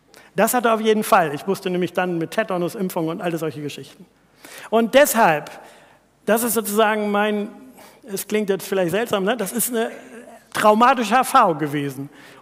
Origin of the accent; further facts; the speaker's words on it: Priesdorf, Germany; Als Kind bin ich sehr idyllisch aufgewachsen im Priesdorf, ein Dorf mit 2.500 Einwohnern.